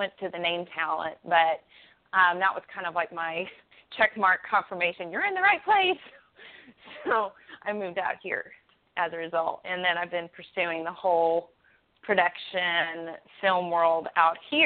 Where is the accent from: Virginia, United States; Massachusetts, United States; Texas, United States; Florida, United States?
Texas, United States; accent: Texas; have a Texas accent, like, totally like this, which was really in my favor. But they could tell that I was from the South.